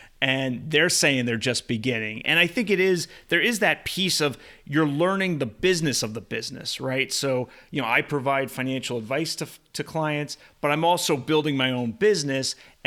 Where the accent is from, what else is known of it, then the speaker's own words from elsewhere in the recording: East Coast, United States; now in California, United States; So I grew up on the East Coast. And until my honeymoon 3 years ago, I had never been to Hawaii. And now that I live in California, Hawaii is very accessible.